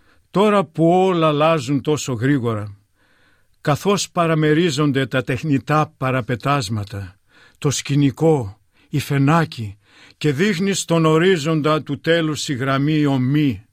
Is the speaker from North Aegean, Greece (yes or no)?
no; Polygyros, Central Macedonia, Greece; moved away as an adult; also born or lived in Thessaloniki; now in Australia; Γεννήθηκα στον Πολύγυρο Χαλκιδικής. Μεγάλωσα μέχρι τα 18 μου. Όταν τελείωσε το γυμνάσιο, πήγα Θεσσαλονίκη και εκεί σπούδασα.